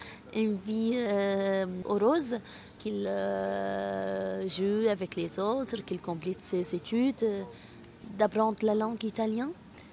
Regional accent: Syria; Nous, on est des Syriens, on est de communautés mixtes. On vient de communautés mixtes.

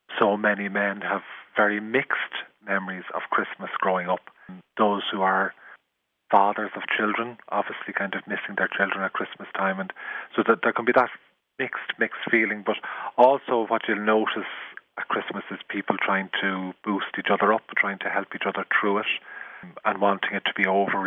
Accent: Dublin, Leinster, Ireland; but I'm from Dublin myself

